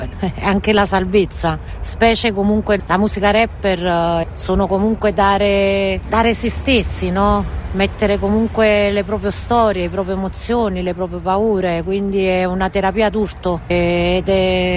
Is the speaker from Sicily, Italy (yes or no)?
no; Campania, Italy; non conoscevo l'old school napoletana, essendo napoletana